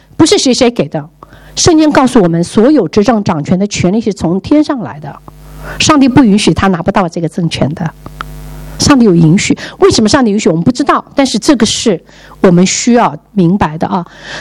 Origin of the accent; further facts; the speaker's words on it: China; 我觉得我们中国人真的，我们的华人进步